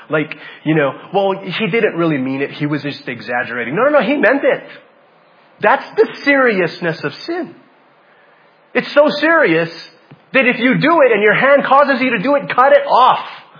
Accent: Hawaii, United States; Family, I'm from Hawaii.

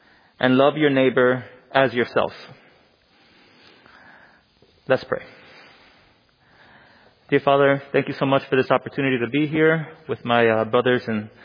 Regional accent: Philadelphia, Pennsylvania, United States; born or raised there

